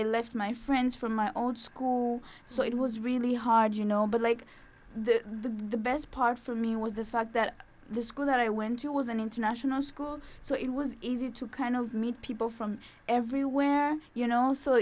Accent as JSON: {"language": "English", "country": "Zambia", "said": "I'm from Zambia, right? So I always tell people, like, I've lived on like three continents so far. Like, I've lived in Africa, I've lived in Asia, and I've lived in Europe."}